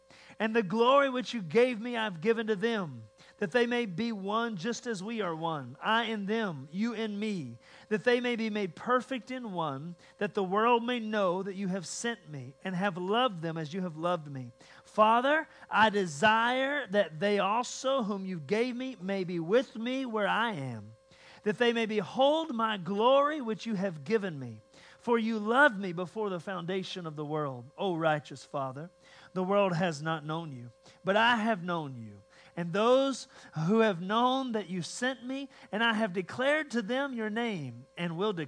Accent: West Virginia, United States; I'm from West Virginia. I'm from the hills of West Virginia. I'm from a holler in the hills of West Virginia, all right?

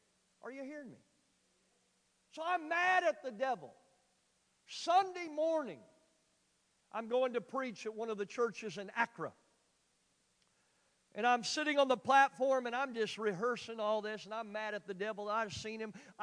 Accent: United States; You know, they know we're from America, okay, pretty well. Especially when we talk. We don't, you know, I don't talk like I'm from England or Germany.

